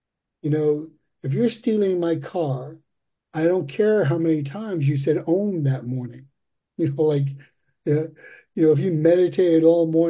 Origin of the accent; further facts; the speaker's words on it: New York, United States; You know, I'm from New York, and I remember being in a meeting with somebody wearing a Boston Red Sox hat, and it kind of pissed me off for a little while.